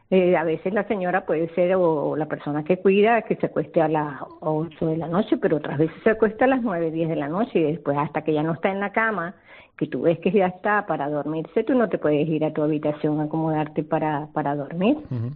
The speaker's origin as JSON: {"language": "Spanish", "country": "Venezuela", "moved": "yes", "lives_now": "Spain", "said": "yo vengo de Venezuela"}